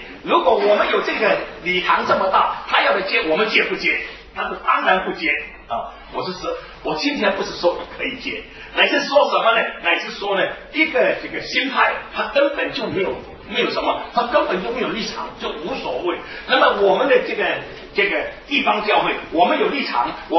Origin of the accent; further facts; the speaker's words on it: Fujian, China; 因为我也是福建人，所以我就去参加这个福建帮